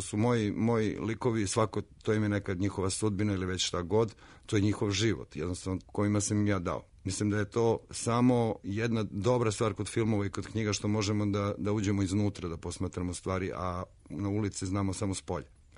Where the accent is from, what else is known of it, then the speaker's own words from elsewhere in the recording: Petrovac na Mlavi, Southern and Eastern Serbia, Serbia; Pa ja sam iz malog mesta, ja sam rođen u Petrovcu na Mlavi i ja baš to imam. Imam jedan dobar deo života u malom mestu, a veći deo života u velikom gradu.